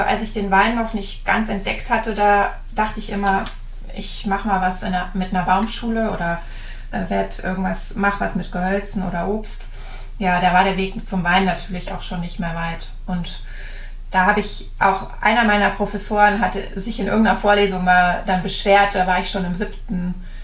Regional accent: Neuss, North Rhine-Westphalia, Germany; also born or lived in Bonn / London / New York; ich bin in Bonn eigentlich nur geboren, weil meine Eltern da studiert haben, und bin dann mit meinen Eltern sehr schnell in Neuss gelandet, obwohl ich war dann mit denen auch noch als Kleinkind ein Jahr in London und ein Jahr in New York, also ich war wirklich immer schon viel unterwegs und bin dann aber im Rheinland groß geworden

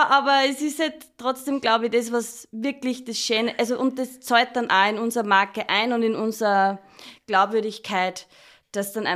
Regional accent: Upper Austria, Austria; accent: Upper Austrian; Entschuldigt, ich fahre immer wieder Druck in meinen oberösterreichischen Dialekt.

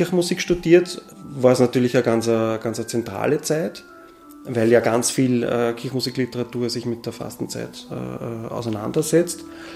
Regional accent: Gmünd, Lower Austria, Austria; Also die Kindheit da im nördlichen Waldviertel, noch vor dem Mauerfall, bin 79 geboren und in Gmünd aufgewachsen, und da war ja die Welt aus eigentlich.

